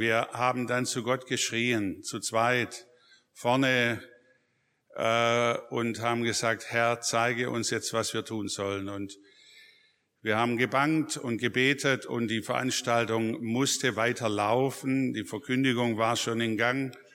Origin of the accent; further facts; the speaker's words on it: Reutlingen, Baden-Württemberg, Germany; das war bei uns so eine gute Ausbildung in Reutlingen, das ist meine Heimat.